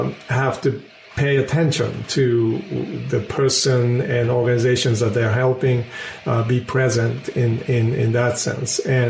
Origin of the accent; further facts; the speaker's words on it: Boston, Massachusetts, United States; born there; I was born in Boston because he was doing his work on generative grammar with Noam Chomsky.